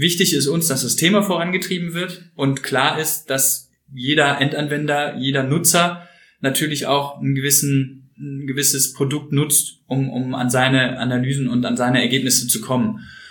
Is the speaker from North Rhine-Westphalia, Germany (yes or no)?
yes; Cologne, North Rhine-Westphalia, Germany; Als Kölner muss ich jetzt Bier sagen